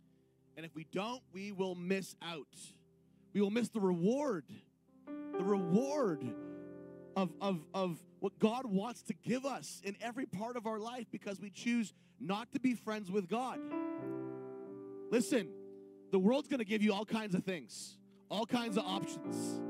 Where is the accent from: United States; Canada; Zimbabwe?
Canada; I know we're all Canadian probably in this room.